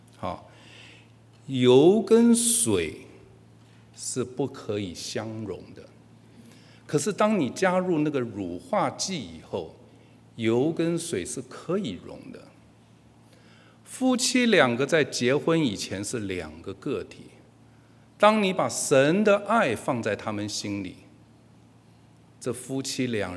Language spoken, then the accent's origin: Chinese; China; 我们东方人，特别是我们中国人，我们常常用沉默来代替赞美